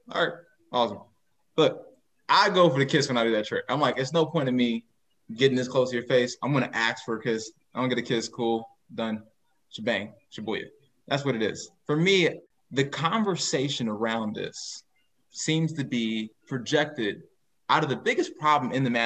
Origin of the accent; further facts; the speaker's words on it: Chicago, Illinois, United States; And look, I come from Chicago. Ain't nobody about to bully me.